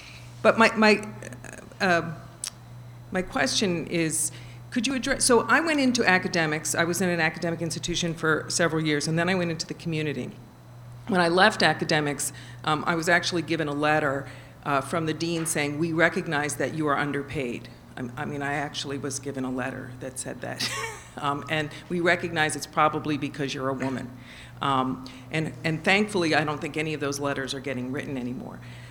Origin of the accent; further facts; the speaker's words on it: Philadelphia, Pennsylvania, United States; I'm from Philadelphia, and I applaud all of what you've said.